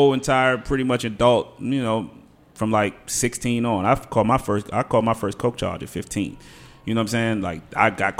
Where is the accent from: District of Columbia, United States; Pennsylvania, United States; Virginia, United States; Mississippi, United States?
District of Columbia, United States; Washington; If somebody from the street was asking me where I was from, I'm going to say I'm from 17th Street.